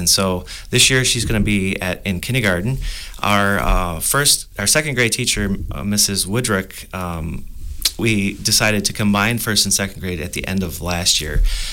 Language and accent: English; Loganville, United States; And I'm a local person. I grew up in Loganville